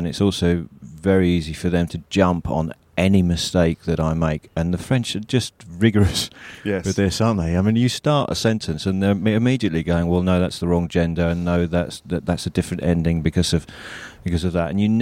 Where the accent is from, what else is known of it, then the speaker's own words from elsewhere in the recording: Blackburn, North West England, United Kingdom; born there; I was born in Blackburn in the north of England.